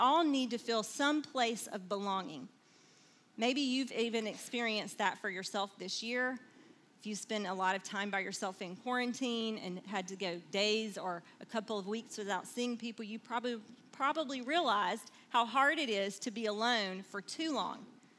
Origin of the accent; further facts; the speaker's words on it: Alabama, United States; And because I grew up in Alabama, I thought I would probably be placed somewhere in the Southeast